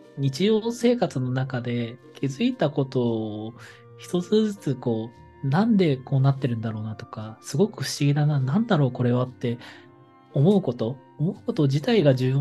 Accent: Kawasaki, Kanagawa, Japan; born there; also born or lived in Akita / Fukushima / Saitama; 私自身も、生まれは川崎ですけど、秋田に住んだり福島に住んだり埼玉に住んでたこともありますし

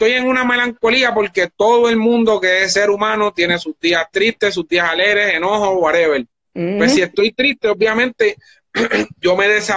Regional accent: Carolina, Puerto Rico; Pues yo soy de Carolina, y dentro de Carolina yo soy nacido y criado en un área que se llama Jardines de Country Club.

